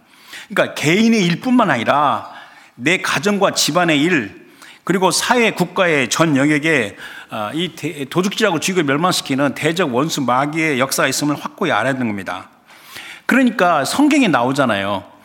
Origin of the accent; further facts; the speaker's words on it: South Korea; 우리는 한국인, 우리의 생긴 게 본토가 한국인이잖아요.